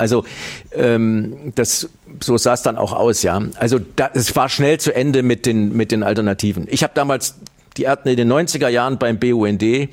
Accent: East Germany, Germany; dass wir als Ostdeutsche in diesem gesamtdeutschen Zusammenhang immer auch wieder uns melden müssen

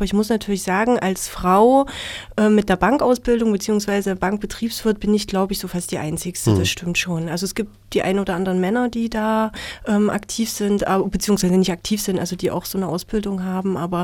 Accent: Blankenhain, Thuringia, Germany; also born or lived in Weimar; Ich bin in Weimar geboren, bin dann in Blankenhain aufgewachsen, habe dort mein Abitur gemacht, habe 1993 dann in Weimar eine Banklehre begonnen bei der Volksbank Weimar und beruflich habe ich mich dann 2001 verändert und bin nach Erfurt zur Kreissparkasse gegangen.

